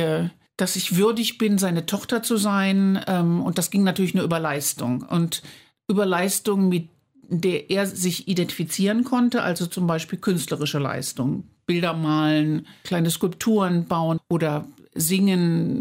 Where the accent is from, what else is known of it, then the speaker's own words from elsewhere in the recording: Cologne, North Rhine-Westphalia, Germany; Es ist meine Heimat immer noch. Also ich spüre eine starke Verbindung zu der Stadt